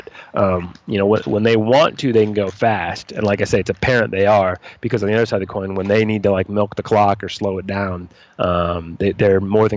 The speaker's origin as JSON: {"language": "English", "town": "Bay Area", "region": "California", "country": "United States", "tie": "born or raised there", "said": "I grew up in the Bay Area, so I was an A's fan"}